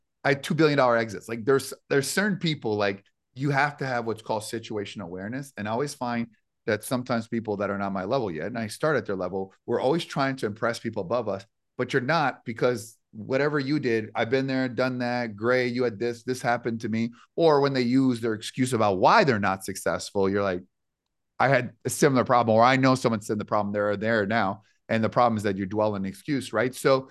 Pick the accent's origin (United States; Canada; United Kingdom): Canada; I grew up as a Canadian with Wayne Gretzky